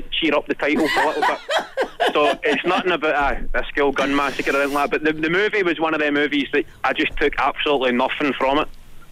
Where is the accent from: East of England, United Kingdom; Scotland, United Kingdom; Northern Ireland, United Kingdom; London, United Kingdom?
Scotland, United Kingdom; Clydebank; I moved into the nicer part of Glasgow. I moved on from my hometown of Clybank, which is not the nicer part of Glasgow. We're famous for